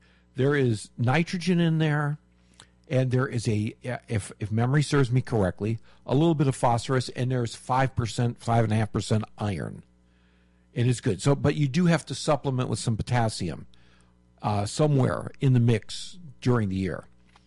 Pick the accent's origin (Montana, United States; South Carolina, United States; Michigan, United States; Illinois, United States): Michigan, United States; When I grew up in Michigan, we bought our produce from the farms.